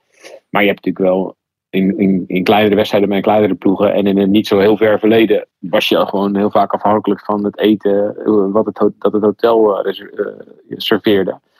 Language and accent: Dutch; Netherlands; Ik kwam uit Nederland en dan ging ik in Spanje koersen.